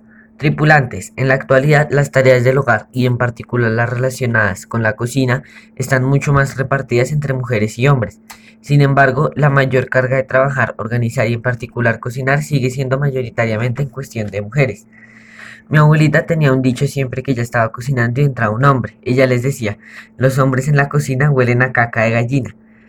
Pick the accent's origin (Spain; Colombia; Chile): Colombia; Bogotá; soy de Bogotá y el día de hoy emprenderemos una aventura gastronómica